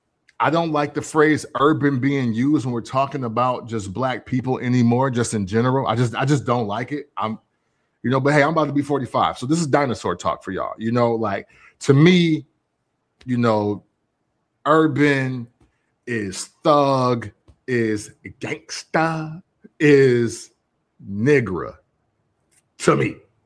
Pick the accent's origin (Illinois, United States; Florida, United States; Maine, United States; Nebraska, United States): Illinois, United States; Freeport; And I'm from Freeport, Illinois.